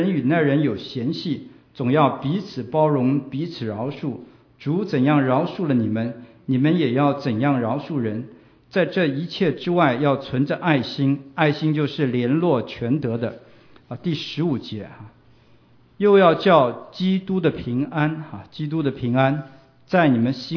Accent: Taiwan; now in Los Angeles, United States; 当年我来自台湾，他来自马来西亚，然后我们都来到遥远的美国，然后刚好就是在那个时候我们都来到洛杉矶

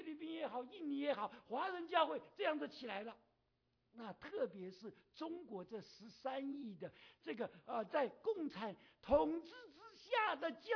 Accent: Taiwan; moved away as an adult; 我们从台湾都是坐船来的，90块美金就坐船来了，没有钱坐飞机的。

